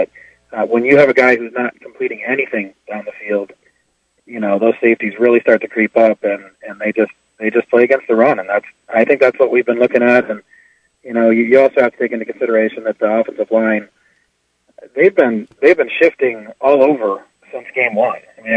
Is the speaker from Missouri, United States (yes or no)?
no; Iowa, United States; My brother and I grew up in Eastern Iowa.